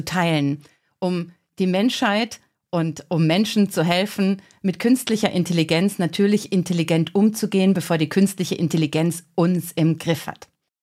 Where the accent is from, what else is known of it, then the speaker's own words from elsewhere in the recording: Karlsruhe, Baden-Württemberg, Germany; born there; Letzte Woche war ich gerade in meiner Geburtsstadt Karlsruhe in Hotel Mama zu Gast.